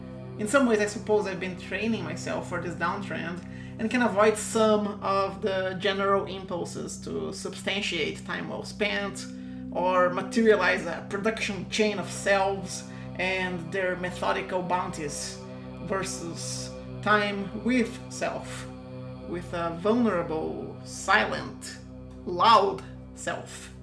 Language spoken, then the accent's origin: English; Brazil; from Brazil.